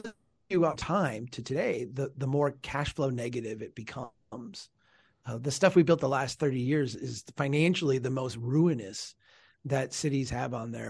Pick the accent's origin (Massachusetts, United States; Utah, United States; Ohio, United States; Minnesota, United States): Minnesota, United States; Brainerd